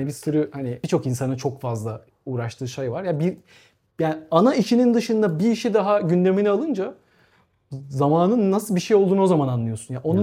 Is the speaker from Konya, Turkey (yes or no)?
no; Gaziantep, Turkey; Ben Antepliyim. Antep'te şey vardır.